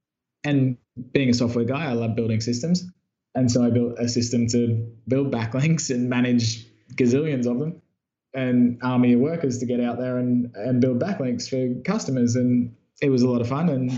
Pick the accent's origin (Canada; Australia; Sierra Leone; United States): Australia; Brisbane, Queensland; moved away as an adult; also born or lived in Europe; now in Cambodia; If you might have picked up on my accent, I'm from Brisbane, Australia.